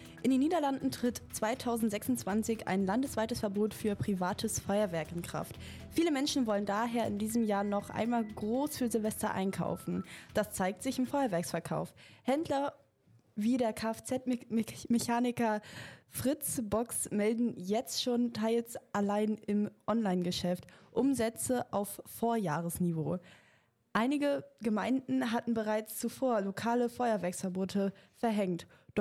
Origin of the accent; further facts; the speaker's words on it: Hamburg, Germany; als Hamburger ist das so